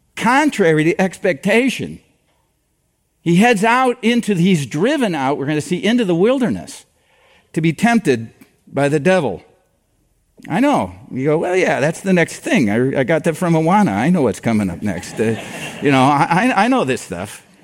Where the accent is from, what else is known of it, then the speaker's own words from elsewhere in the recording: Iowa, United States; I'm from Iowa, okay? I can tell you a manger is not where you put a baby, all right?